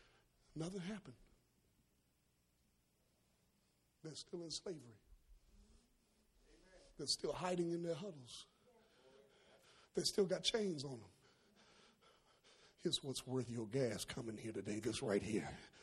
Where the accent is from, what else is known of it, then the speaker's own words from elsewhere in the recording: Mississippi, United States; I tell everybody I'm from Mississippi.